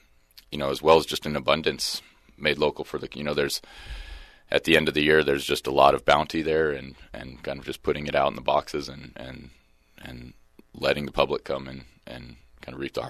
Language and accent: English; Yreka, California, United States; I grew up in Yreka, California. I was born down in Mount Shasta and, you know, left high school at 18